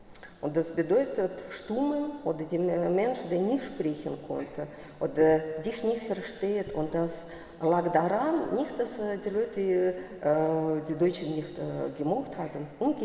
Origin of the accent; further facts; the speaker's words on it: Saint Petersburg, Russia; German is a second language; Und ich komme aus der Stadt, wo deutsche Präsenz nicht zu besehen war, aus St. Petersburg.